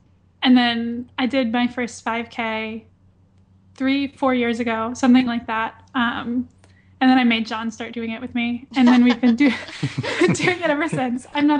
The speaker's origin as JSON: {"language": "English", "town": "Bradenton", "region": "Florida", "country": "United States", "tie": "born or raised there", "said": "Like I said, I grew up in Florida, and I grew up in Bradenton, which is like an hour south of Tampa."}